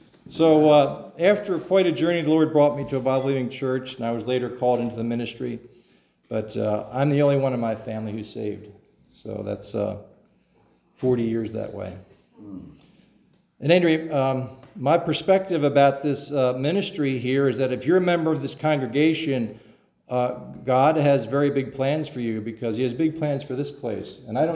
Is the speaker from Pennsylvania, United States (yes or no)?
yes; Philadelphia, Pennsylvania, United States; I'm from Philadelphia. I was raised in a big Catholic family.